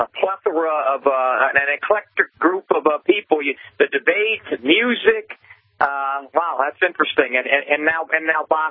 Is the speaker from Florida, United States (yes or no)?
yes; Miami, Florida, United States; I grew up in Miami and was blessed enough to, as a young boy, meet Muhammad Ali